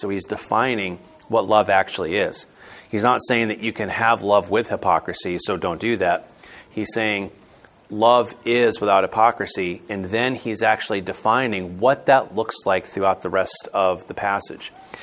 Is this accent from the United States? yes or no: yes; Florida, United States; So I grew up in Florida on the rough streets of Disney World.